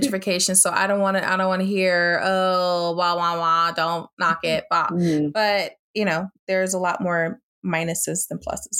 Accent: Newark, New Jersey, United States; Like, look, I am from Newark. Newark is historically a very, very Black neighborhood or city.

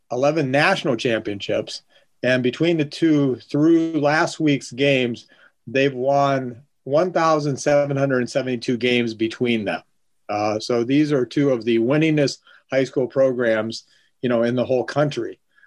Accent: Ohio, United States; growing up in Ohio, Northeast Ohio

